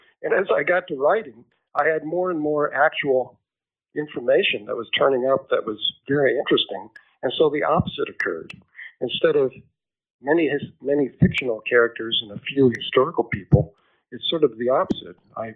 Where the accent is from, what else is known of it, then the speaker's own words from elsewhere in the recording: Quincy, Illinois, United States; First, I was born and raised in Quincy, Illinois, which is a small town on the Mississippi River not far from Mark Twain's Hannibal.